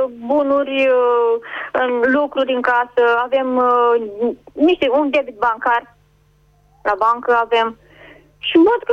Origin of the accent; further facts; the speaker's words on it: Tecuci, Galați County, Romania; Sunt vizitiu din Tecuci.